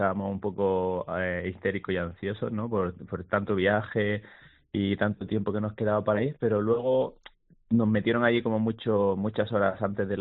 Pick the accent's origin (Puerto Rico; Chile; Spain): Spain; Motril, Andalusia